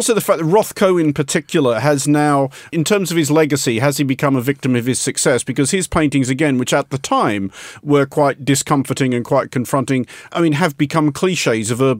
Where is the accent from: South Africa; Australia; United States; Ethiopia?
Australia; I speak as an Australian